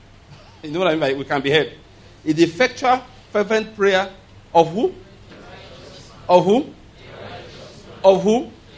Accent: Nigeria; I don't live there, but because I'm a Nigerian, I'm so connected to what is going on there.

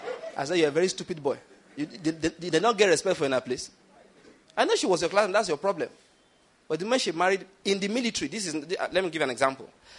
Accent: Western Nigeria, Nigeria; Incidentally, it's not common in my own part. I'm from Western Nigeria.

